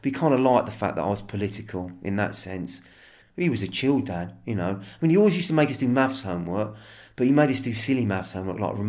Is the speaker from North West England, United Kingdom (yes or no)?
no; Luton, East of England, United Kingdom; also born or lived in London; Well, I was born in London, brought up in Luton, brought up in a white, predominantly white area.